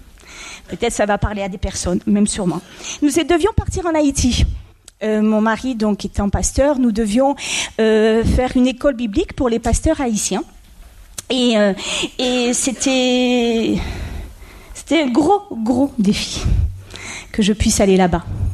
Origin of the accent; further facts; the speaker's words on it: Provence-Alpes-Côte d'Azur, France; nous sommes donc originaires de la Côte d'Azur